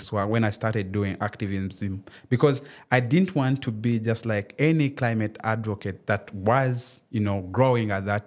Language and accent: English; Zimbabwe; One, I come from Zimbabwe. That's where my village is. And we are predominantly livestock farmers. And this area is known to be very dry.